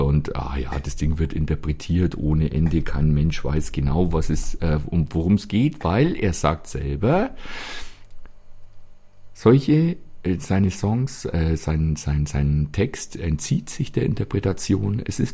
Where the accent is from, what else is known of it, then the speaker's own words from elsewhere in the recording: Bavaria, Germany; habe ich in meinem Leben noch nie gegessen, gibt es bei uns in Bayern eigentlich nicht.